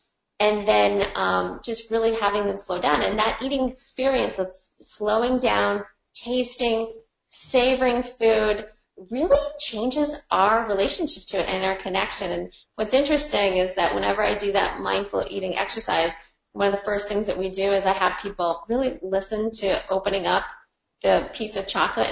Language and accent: English; Ohio, United States; I'm from Ohio, so as you can imagine, we were very like meat and potato states.